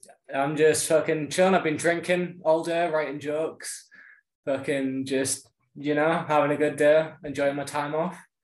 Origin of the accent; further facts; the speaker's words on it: England, United Kingdom; Yeah, I'm English. People often confuse my accent with either Irish or Scottish for some reason. I'm not sure why. But yeah, I'm English. I was born in England, always lived here.